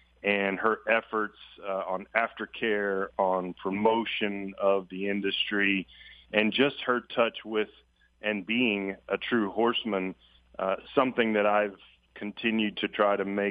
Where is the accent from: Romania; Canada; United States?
United States; Louisiana; who I, as a kid growing up in Louisiana, certainly worshiped. You know, just remembering his stable at Louisiana Downs when I was growing up